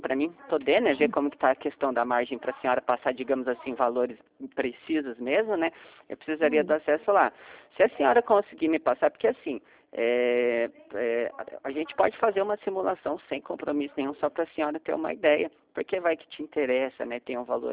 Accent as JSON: {"language": "Portuguese", "town": "Curitiba", "region": "Paraná", "country": "Brazil", "said": "daqui, eu sou de Curitiba também."}